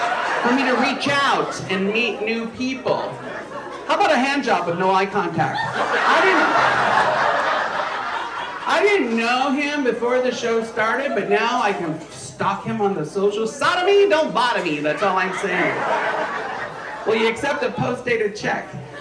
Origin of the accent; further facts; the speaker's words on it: Texas, United States; And the cashier, noticing my accent, asks me where I'm from. When I told him Texas, his eyes lit up with excitement.